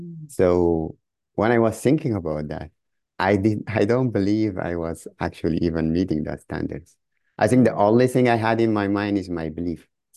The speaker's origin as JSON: {"language": "English", "country": "Sudan", "moved": "as an adult", "said": "So I'm originally from Sudan, Middle East of Africa."}